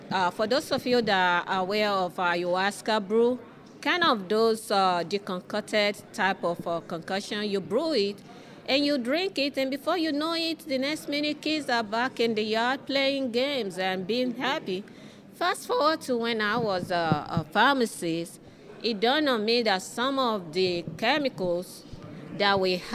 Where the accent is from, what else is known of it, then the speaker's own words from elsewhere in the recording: Nigeria; I was born in West Africa, in Nigeria. Growing up in that community, in the African culture, plant medicine is our go-to.